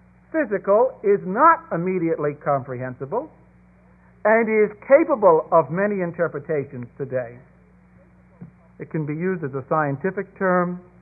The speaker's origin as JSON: {"language": "English", "town": "Brooklyn", "region": "New York", "country": "United States", "said": "I'm from Brooklyn, New York, I never had an opportunity to tempt away from my neighbor his cattle."}